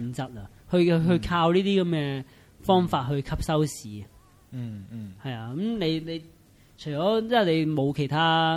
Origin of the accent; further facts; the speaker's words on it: Hong Kong; 我哋香港人講一號台，即係話翡翠台啦。